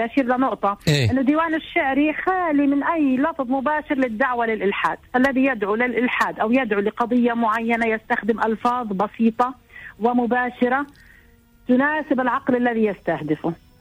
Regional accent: Saudi Arabia; انا بنت السعودية وانولدت هناك والوالد له 50 سنة هناك بالسعودية

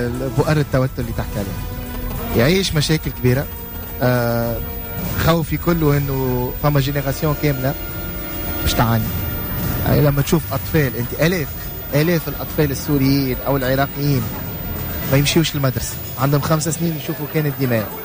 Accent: Tunisia; مشكلة الستركتور اللي عندنا في تونس

